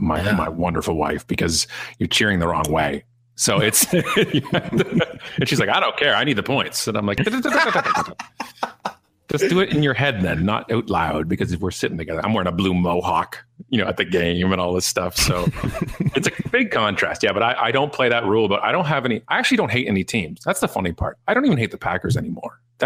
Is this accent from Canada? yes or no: yes; Toronto, Ontario, Canada; I don't know how that worked growing up in Toronto, but that's just how it happened.